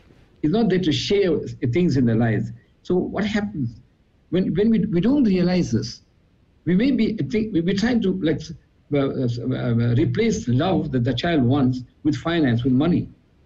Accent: South Africa; this person introduced me, that I'm from South Africa

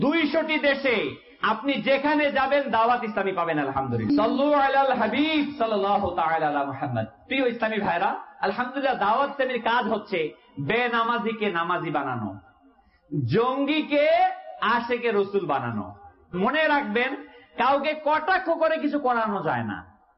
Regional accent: Munshiganj, Dhaka Division, Bangladesh; আলু লাগায় এদিকে, আলু রেখাইতে আমাদের বাড়ি তো মুন্সিগঞ্জ, আলুর দেশ।

